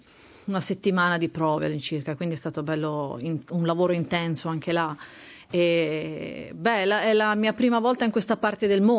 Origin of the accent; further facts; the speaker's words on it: Tuscany, Italy; Io, essendo toscana, quindi mi sento un po' ambasciatrice